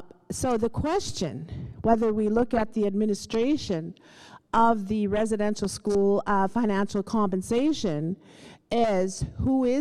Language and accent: English; Saskatchewan, Canada; I come from the Sagamay First Nation in Saskatchewan. I'm a residential school survivor, generational, three generations at least in my family.